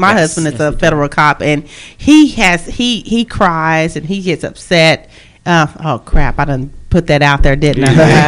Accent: the South, United States; I'm from the South.

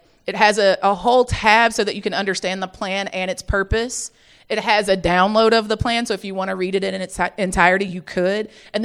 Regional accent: the South, United States; But I can tell you again, as a Southerner, that preemption is real.

